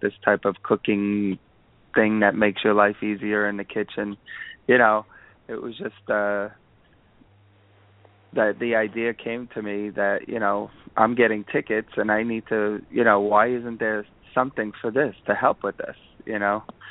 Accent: New York, United States; born there; Well, I was born in New York, so I've always been around parking.

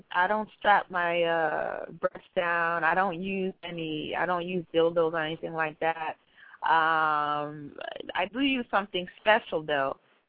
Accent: New York, United States; No, my parents are from Haiti. I was born and raised in Brooklyn.

